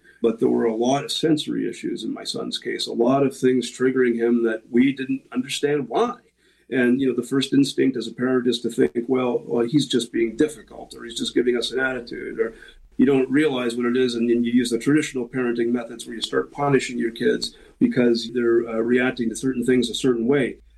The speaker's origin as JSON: {"language": "English", "country": "Canada", "said": "We are Canadian. We formed in a city called Guelph, Ontario, which is about 40 minutes west of Toronto."}